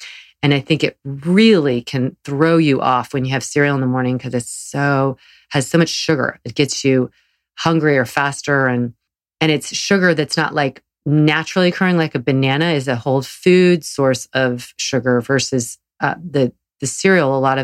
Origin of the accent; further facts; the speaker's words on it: Southern United States, United States; They're a Southern, growing up in the South, they're very, very prevalent there